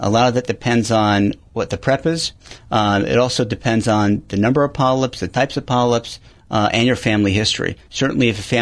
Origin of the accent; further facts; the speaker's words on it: Teaneck, New Jersey, United States; I grew up in Teaneck, New Jersey. And I was lucky enough to grow up in a great neighborhood.